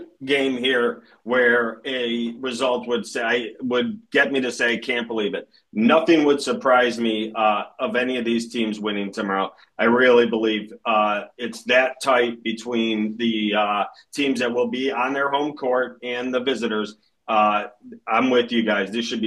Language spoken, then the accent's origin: English; Midwest, United States; I just like Missouri Valley basketball. I grew up in the Midwest.